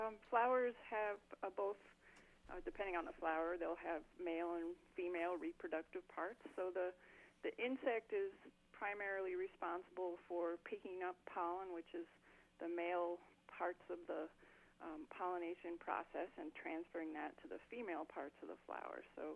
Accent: Ontario, Canada; So I grew up north of Toronto in Canada, lived in Maryland for several years, and I've been in Minnesota for over 10 years now.

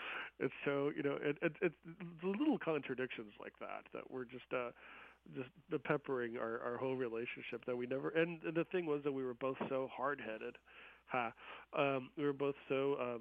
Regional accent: Texas, United States; now in Seattle, United States; I grew up Mexican Catholic in South Texas, like I mentioned, and you know, moving to Seattle, it was a journey of reinvention for me.

